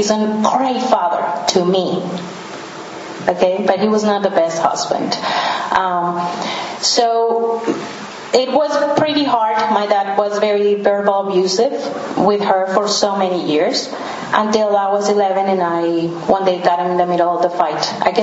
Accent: Colombia; now in United States; So I'm from Colombia, South America. I've been here in the United States for about 7 years.

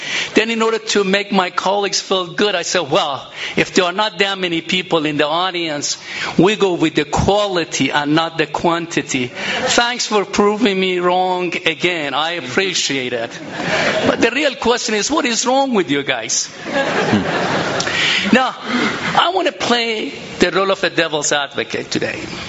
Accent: Vermont, United States; I'm from Vermont, and I love Bernie Sanders.

